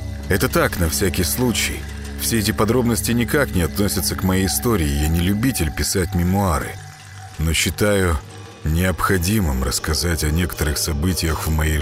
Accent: Yekaterinburg, Sverdlovsk Oblast, Russia; born there; Я родился в Свердловске во второй половине 80-х годов, в разгар перестройки.

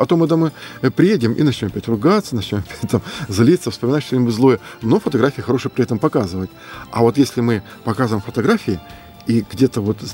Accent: Ryazan Oblast, Russia; Я говорю, а мы рязанские приехали.

